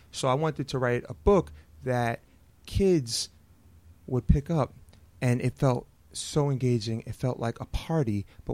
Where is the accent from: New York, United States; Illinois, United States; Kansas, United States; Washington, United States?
New York, United States; Brooklyn; the book is set in the same neighborhood that Carmelo and I grew up in the Red Hook housing projects. And today I had to correct myself because I said I'm from Red Hook